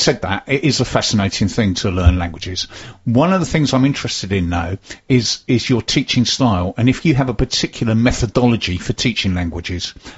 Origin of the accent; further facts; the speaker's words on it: England, United Kingdom; as English people, we are, as a nation, we're very bad at languages.